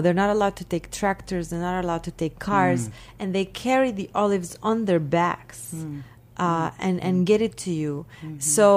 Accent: Beit Jala, West Bank, Palestine; we are from Beit Jala. I grew up in a very agricultural environment. I mean, we're not entirely a village, but we are kind of like a village.

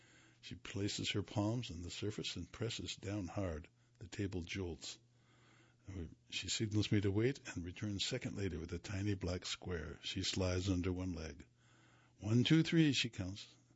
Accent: Durham, North Carolina, United States; I ate at Shanghai a lot growing up in Durham.

